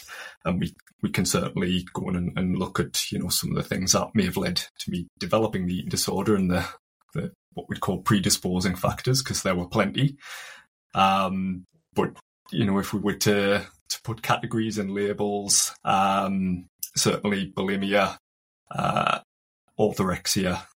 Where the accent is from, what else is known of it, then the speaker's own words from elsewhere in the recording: North East England, United Kingdom; I'm from County Durham, and I wish TikTok shared your love for my accent